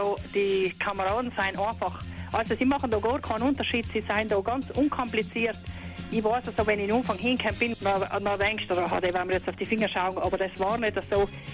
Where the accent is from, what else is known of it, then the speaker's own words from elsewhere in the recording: Bavaria, Germany; Ich bin ja Bayerin